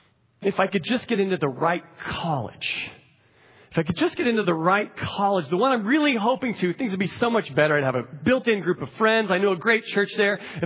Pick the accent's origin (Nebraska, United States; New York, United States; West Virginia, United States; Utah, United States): Nebraska, United States; I have already been called by God's grace to pastor a church in Nebraska, which is my home state, where I'm from originally.